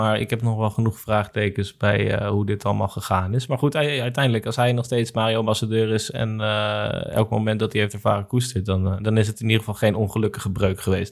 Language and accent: Dutch; Netherlands; is voor ons misschien als Nederlanders niet het meest relevante ooit, wandelroutes.